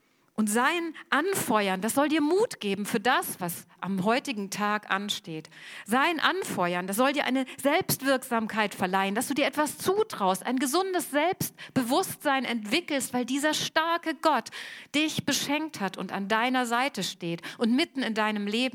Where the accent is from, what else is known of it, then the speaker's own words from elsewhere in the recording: Hamburg, Germany; Dann muss man sagen, wir als Hamburger hier in Westeuropa, wir leben alle sehr privilegiert.